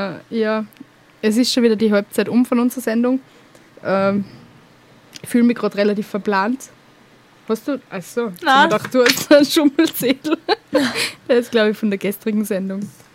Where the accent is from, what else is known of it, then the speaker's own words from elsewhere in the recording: Austria; Aber es ist halt immer so eine Sache bei uns in Österreich mit der Bossenschacherei.